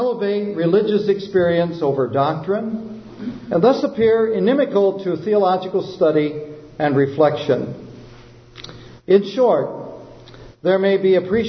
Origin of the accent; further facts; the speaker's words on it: Illinois, United States; I grew up in Illinois, near Ottawa, Illinois, in Haugian country. I have attended tent meetings when I was a boy.